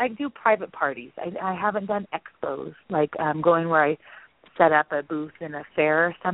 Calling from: New Mexico, United States; I'm calling from New Mexico.

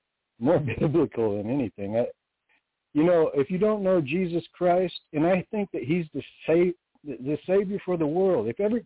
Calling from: Michigan, United States; Okay. Yeah, I'm calling out of Michigan.

